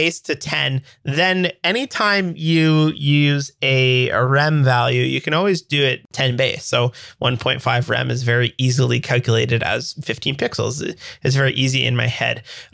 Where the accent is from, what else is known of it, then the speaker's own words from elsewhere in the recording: Canada; as a Canadian, I'm used to sane measurement systems